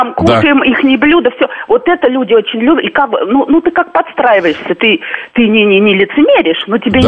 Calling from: Germany; Я звоню из Германии

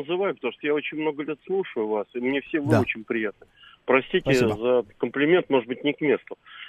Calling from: Moscow, Russia; из Москвы.

